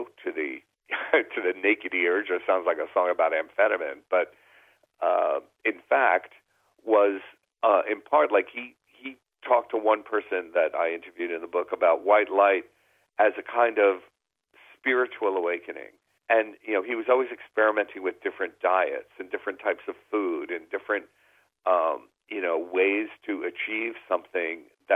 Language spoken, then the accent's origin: English; New York, United States; You know, I grew up in New York and I was a kid at the time